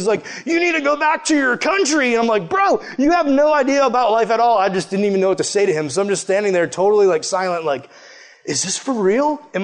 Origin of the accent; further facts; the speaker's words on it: Massachusetts, United States; he does not like that I'm from Cape Cod, and he lets me know.